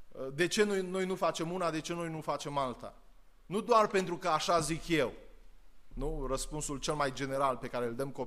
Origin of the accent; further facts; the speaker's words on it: Romania; Nu pentru că suntem români